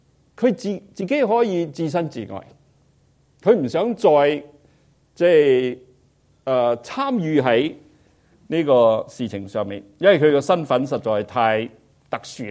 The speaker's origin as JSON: {"language": "Chinese", "region": "Guangdong", "country": "China", "said": "即是我们广东人 很顺口的"}